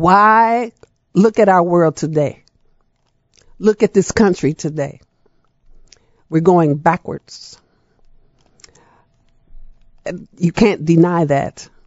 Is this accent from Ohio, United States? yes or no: no; Chicago, Illinois, United States; But I grew up in Cabrini, which was on the North Side, and I was very used to the North Side. That's my home